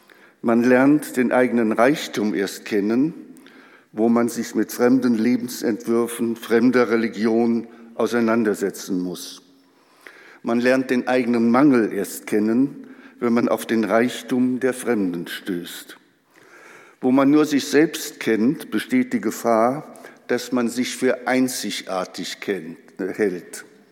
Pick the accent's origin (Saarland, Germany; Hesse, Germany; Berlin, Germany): Saarland, Germany; Meine erste Heimat, das Land meiner Geburt, das Saarland.